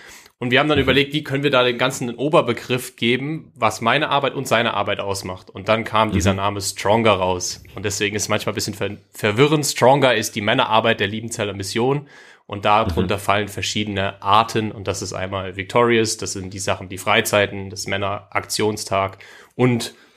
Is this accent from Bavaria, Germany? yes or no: no; Kröffelbach, Hesse, Germany; Ich komme aber ursprünglich aus Mittelhessen, aus Kröffelbach, the one and only town, genau, ein kleines Dorf irgendwo in Mittelhessen, 40 Minuten von Frankfurt entfernt.